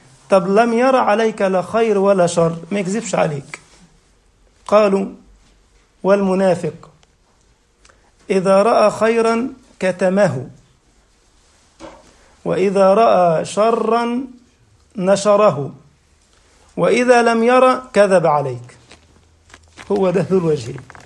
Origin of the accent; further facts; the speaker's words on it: Egypt; وعشان كده دايما أنتوا عارفين عندنا في مثل كده شائع عندنا في مصر يقول لك الكذب ملوش رجلين.